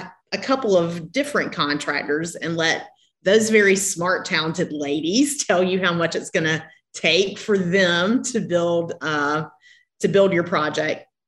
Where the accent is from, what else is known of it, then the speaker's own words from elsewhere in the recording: Charleston, South Carolina, United States; obviously you can tell that I am not from the West Coast. I'm from the Bible Belt in beautiful Charleston, South Carolina.